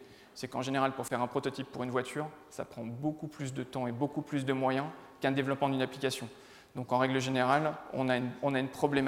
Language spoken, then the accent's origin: French; Hauts-de-France, France; Moi, je viens du Nord, hein, donc plutôt une terre de foot qu'une terre de rugby.